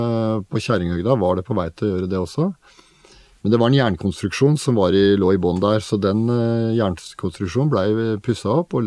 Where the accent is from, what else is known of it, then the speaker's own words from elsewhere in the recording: Oslo, Norway; Jeg vokste opp i Oslo på Oppsal og Bøler